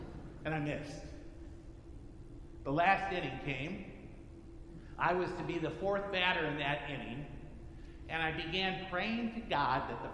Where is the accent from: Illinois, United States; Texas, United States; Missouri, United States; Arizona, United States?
Missouri, United States; St. Louis; And I'm a Cardinal fan, by the way. I grew up in St. Louis.